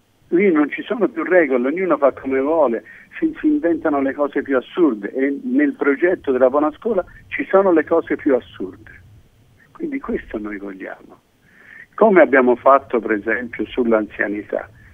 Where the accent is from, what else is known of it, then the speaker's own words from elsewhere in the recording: Florence, Tuscany, Italy; born there; Io sono nato in Piazza del Duomo